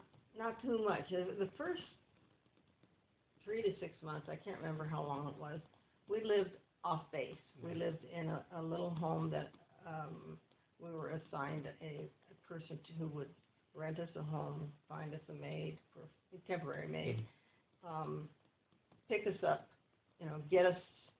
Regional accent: New Orleans, Louisiana, United States; born there; Well, I was born in Louisiana, New Orleans, Louisiana.

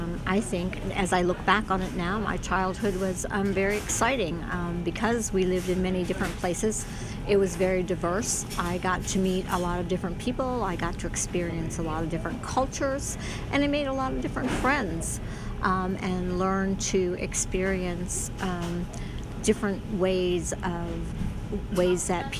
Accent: Willimantic, Connecticut, United States; born there; Since I was the daughter of an career army man, I grew up all over the United States. I was born in Willimantic, Connecticut.

